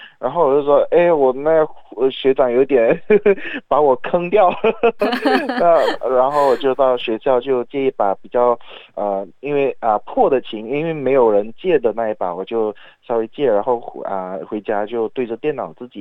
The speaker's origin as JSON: {"language": "Chinese", "town": "Kuching", "region": "Sarawak", "country": "Malaysia", "tie": "born or raised there", "said": "我家乡在叫古晋"}